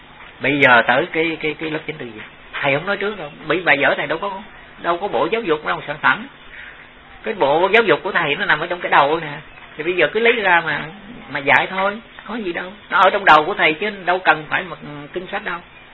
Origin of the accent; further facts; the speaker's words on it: Southern Vietnam, Vietnam; mà chứ không phải là như miền Nam mình á, thì dân miền Nam mình nó chiều chiều